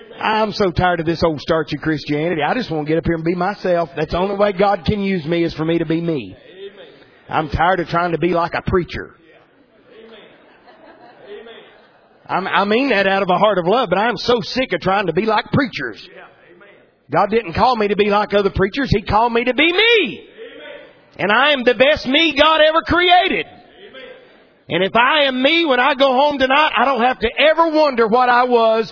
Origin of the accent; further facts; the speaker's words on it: North Carolina, United States; I was raised over in Surrey County in tobacco farming country. Everywhere you turn, Surrey County was a tobacco farm.